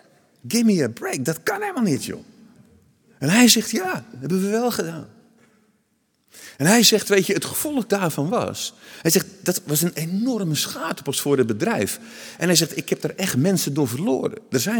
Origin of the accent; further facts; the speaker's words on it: Krabbendijk, Zeeland, Netherlands; ik kom van Krabbendijk en Zeeland, wij liepen bij de toenmalige oude haven.